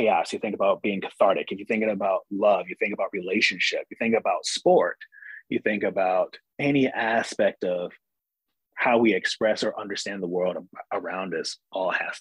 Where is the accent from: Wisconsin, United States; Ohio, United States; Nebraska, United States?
Wisconsin, United States; Milwaukee; I'm from Milwaukee. I'm from the 53206 zip code and spent time in the Washington Park area.